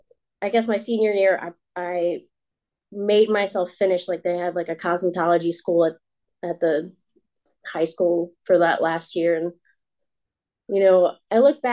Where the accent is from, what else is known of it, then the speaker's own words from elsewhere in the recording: Amherst, United States; I grew up in Amherst. I always say an hour south of here, but it's like, I guess, 2 hours south of here.